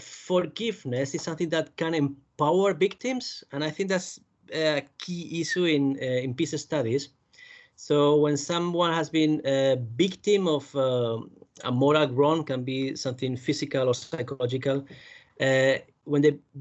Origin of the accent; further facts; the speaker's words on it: Castellón, Valencian Community, Spain; English is a second language; moved away as an adult; now in United Kingdom; Originally, I'm from Spain, but I came to England 11 years ago now, and I came to do my research in the Peace Department of Bradford University, although my home university is in Spain, in a town called Castellón